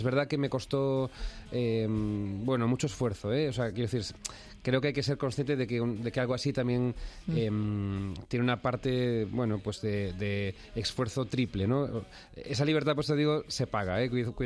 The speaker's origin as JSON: {"language": "Spanish", "town": "Tudela", "region": "Navarre", "country": "Spain", "lives_now": "Madrid, Spain", "said": "yo es verdad que vengo de Tudela, de comer verdurita"}